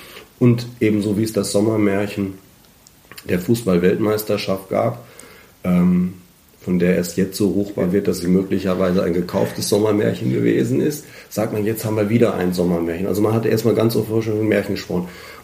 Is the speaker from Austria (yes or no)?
yes; Austria; Das haben wir bei uns in Österreich auch.